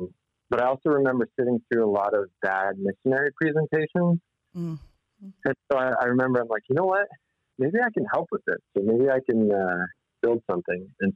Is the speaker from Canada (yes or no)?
yes; Canada; she's from the Chicago area, and I'm from Canada, so Midwesterner and a Northerner.